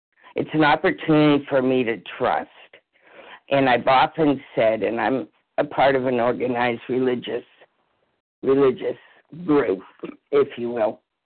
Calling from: New Hampshire, United States; I'm calling from New Hampshire.

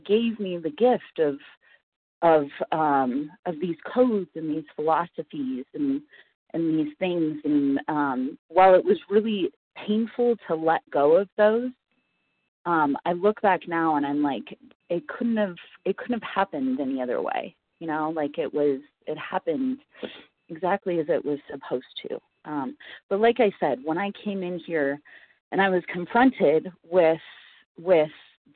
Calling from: Gunnison, Colorado, United States; I'm a recovered compulsive overeater, and I'm calling in from Gunnison, Colorado.

